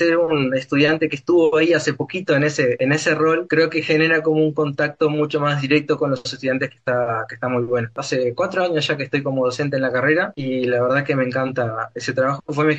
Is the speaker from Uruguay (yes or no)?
yes; Artigas, Uruguay; Yo soy de Artigas, egresé del liceo en 2017.